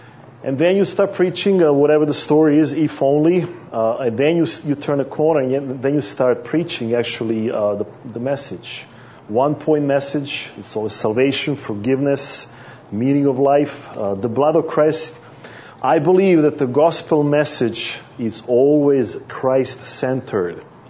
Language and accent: English; Vienna, Austria; I'm from Vienna, Austria.